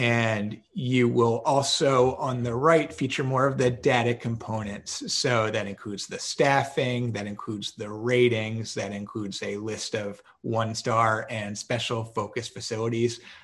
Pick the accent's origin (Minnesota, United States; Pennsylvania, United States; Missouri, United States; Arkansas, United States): Pennsylvania, United States; We'll go with my home state of Pennsylvania.